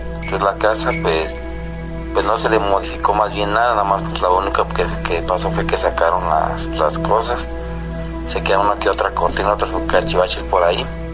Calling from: Guanajuato, Mexico; Soy de acá de Iriangato, Guanajuato.

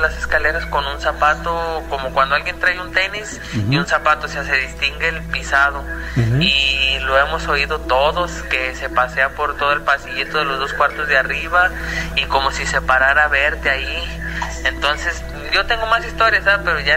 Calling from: Tabasco, Zacatecas, Mexico; de Tabasco, Zacatecas

